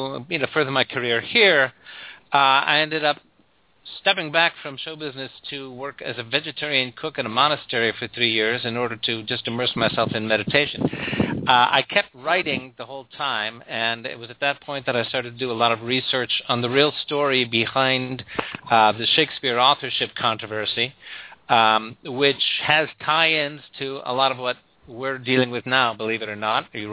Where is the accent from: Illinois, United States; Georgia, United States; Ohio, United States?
Illinois, United States; Chicago; I'm an Irish-American guy from Chicago. Grew up in a big family, 10 kids, Irish Catholic family.